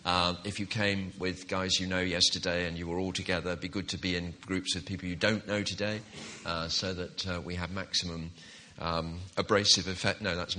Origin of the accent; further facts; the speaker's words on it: England, United Kingdom; When I grew up in England in the 50s and 60s